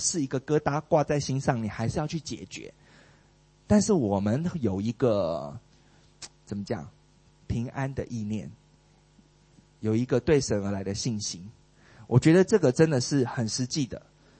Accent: Taiwan; now in Singapore; 因为我是台湾人嘛，会 complain 是政府是我们最会的事，但是已经破除了，我现在不是了，我现在是顺服的新加坡公民了

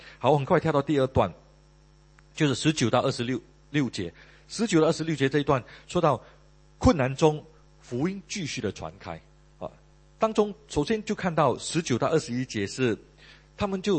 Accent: Malaysia; now in Singapore; 因为我那个时候从马来西亚来到新加坡，有一段时期我是住在这个好朋友的家

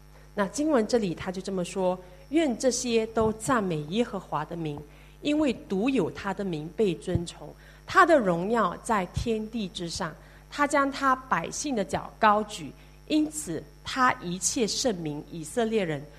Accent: Sarawak, Malaysia; 有机会三年多没有回家，我回到就是马来西亚砂劳越。那在因为刚好是十二月头，就是很多开始了一些的因为那边有很多教会，我的家乡有很多教会

